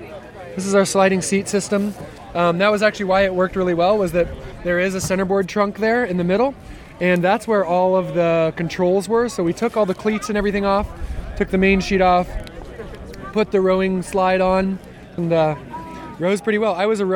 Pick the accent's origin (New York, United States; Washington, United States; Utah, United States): Washington, United States; Bainbridge Island; also born or lived in California; My brother lived up here where we grew up on Bainbridge Island.